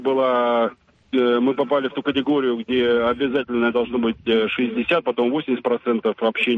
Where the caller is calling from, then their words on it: Moscow, Russia; из Москвы, я работодатель.